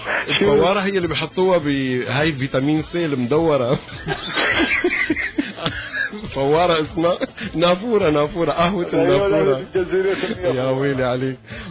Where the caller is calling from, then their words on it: Montreal, Quebec, Canada; انا من كندا مونتريال عم بحكي معك.